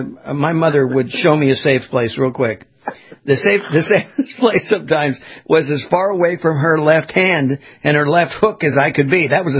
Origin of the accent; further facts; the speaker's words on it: California, United States; I grew up in Southern California when I was a kid. I couldn't breathe some of the time.